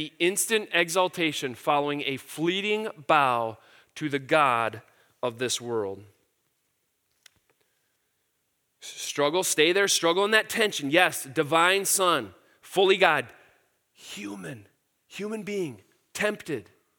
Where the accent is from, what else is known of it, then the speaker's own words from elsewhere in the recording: Midwest, United States; And yet, as politely and directly as a Midwesterner can I confront you and just say, is that true of you, of us?